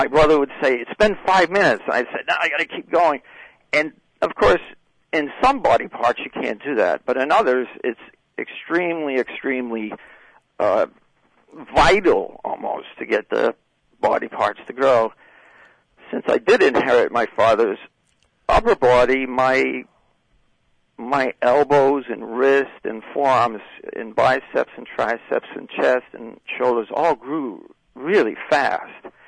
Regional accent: Ireland; I'm Irish too

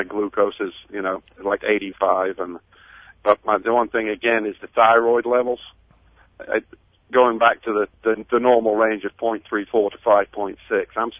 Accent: Skegness, East Midlands, United Kingdom; moved away; It's a little place on the East Coast called Skegness. It's a little holiday town. It was a fishing village, but turned into a holiday town.

